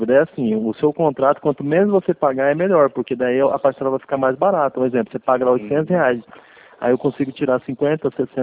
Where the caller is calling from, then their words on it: Campo Grande, Mato Grosso do Sul, Brazil; Campo Grande, Mato Grosso do Sul.